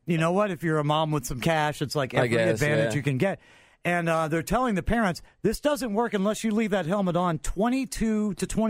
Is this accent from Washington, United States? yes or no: no; Florida, United States; But I grew up in Florida, and you needed this under your car or it would rust.